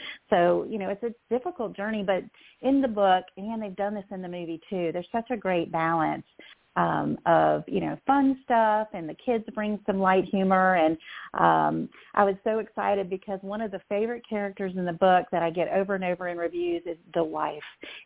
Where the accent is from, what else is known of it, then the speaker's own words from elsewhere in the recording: Virginia Beach, Virginia, United States; And I grew up in the Virginia Beach, Norfolk area, so we had a huge military presence around there.